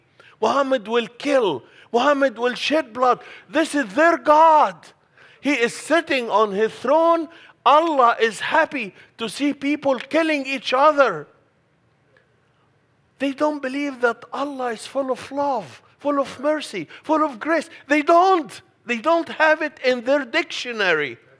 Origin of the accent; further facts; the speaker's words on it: Egypt; I was born and raised in Egypt, and I was forced to study Quran as part of the Arabic language.